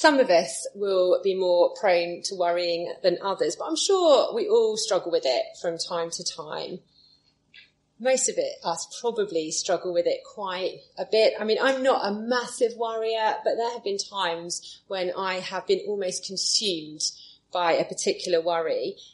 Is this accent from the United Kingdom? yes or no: yes; Ipswich, East of England, United Kingdom; I am definitely an Ipswich girl. So I was born in Ipswich Hospital back in 1982, and I was just thinking, I've moved away three times from Ipswich, but I've always come back. So yes, I'm definitely an Ipswich girl.